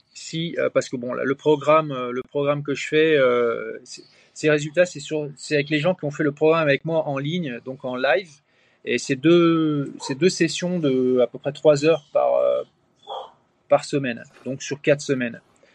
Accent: Brittany, France; Je suis breton d'origine

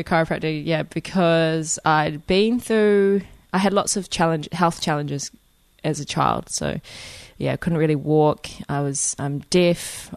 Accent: Queenstown, Otago, New Zealand; also born or lived in England; now in Raglan, New Zealand; I grew up in Queenstown. I was born in England, actually, but I grew up in Queenstown, but my whole whānau are from the East Cape, my mum on the Māori side.

